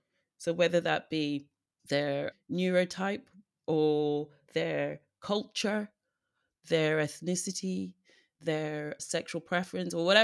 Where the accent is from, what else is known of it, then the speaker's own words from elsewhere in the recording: Saudi Arabia; now in United Kingdom; I grew up in Saudi Arabia, which is not where everybody goes to when they think about a diverse workplace or diverse culture. But I did. I grew up in an international school in Saudi.